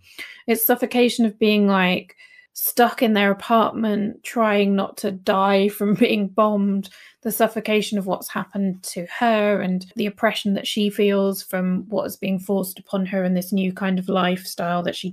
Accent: Wales, United Kingdom; So I very much consider myself to be Welsh. I grew up in Wales. That's very important to my culture. And I actually do have Welsh lineage and family.

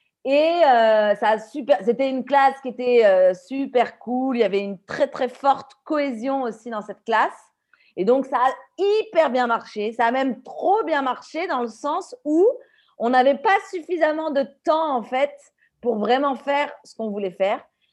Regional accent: France; now in Mumbai, India; donc je suis française. Je suis professeure de français à l'Alliance française de Bombay, au centre de Santa Cruz. Et je suis à Bombay depuis un peu plus de 3 ans, environ 3 ans.

